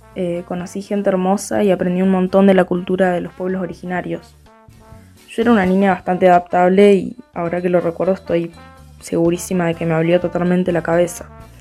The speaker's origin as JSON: {"language": "Spanish", "region": "Chubut", "country": "Argentina", "said": "tengo 16 años y soy de Chubut. Cuando tenía 7 años me fui a vivir durante 2 años a una aldea escolar en el campo. Un pueblito de 100 habitantes en el medio de la nada. En la meseta, para ser exacta."}